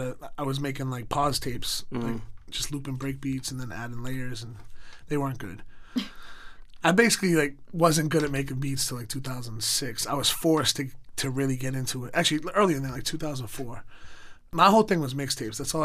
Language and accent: English; Lawrence, Massachusetts, United States; now in New York, United States; Yeah, I grew up in a city. It's called Lawrence, M